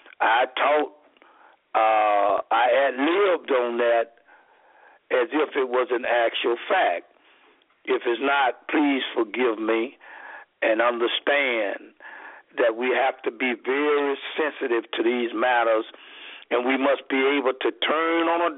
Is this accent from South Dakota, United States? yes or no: no; Missouri, United States; But I'm still reflecting on Missouri, where Michael Brown was killed, and I'm from Missouri.